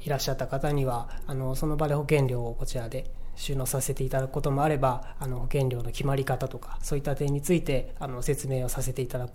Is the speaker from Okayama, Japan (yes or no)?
yes; Okayama, Japan; 岡山は北部の山あいの出身なので、やっぱり海っていうのはすごく特別で